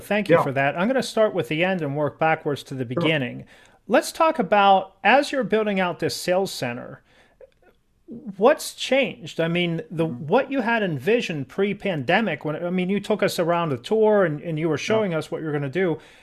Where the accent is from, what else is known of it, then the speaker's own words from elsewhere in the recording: England, United Kingdom; I'm so English.